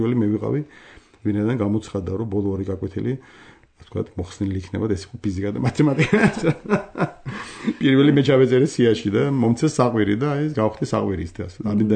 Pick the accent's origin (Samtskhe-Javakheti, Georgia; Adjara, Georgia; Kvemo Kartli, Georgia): Adjara, Georgia; Batumi; ისე მოხდა რომ დავიბადე, თქვა ხელოვანთა ოჯახში. მამა მხატვარი იყო. … ძალიან ცნობილი, ძალიან საყვარელი პიროვნება ბათუმის ეშხი იყო